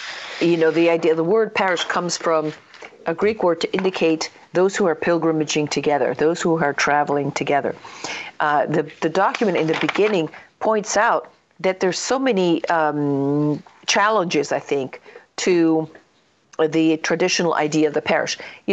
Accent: Italy; I know growing up in Italy, that was definitely not our experience.

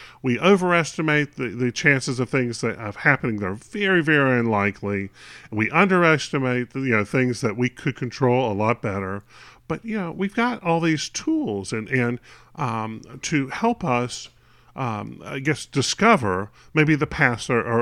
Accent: North Carolina, United States; I'm from North Carolina. Duke's in North Carolina. What can I say? It's a local boy.

